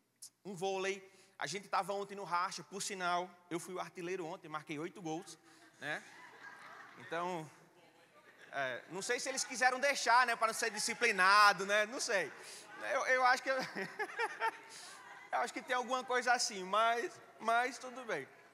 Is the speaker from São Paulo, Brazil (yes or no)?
no; Petrolina, Pernambuco, Brazil; Eu sou da cidade de Petrolina